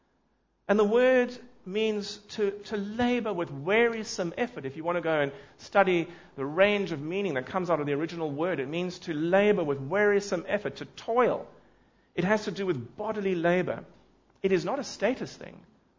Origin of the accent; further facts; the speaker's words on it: South Africa; And so, as a South African, I am disappointed to read that lately the South African government is setting out to buy new planes for VVIPs.